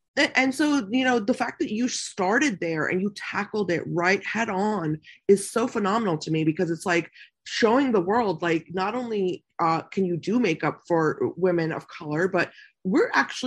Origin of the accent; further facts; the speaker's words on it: United States; So when I was raised here in America